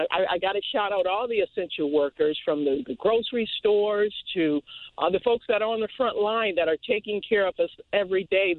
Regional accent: Hartford, Connecticut, United States; So I'm African American, right? I grew up in Hartford, right?

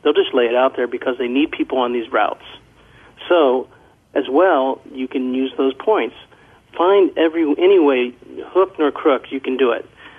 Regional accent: Midwest, United States; number one, my expertise, I grew up in the Midwest

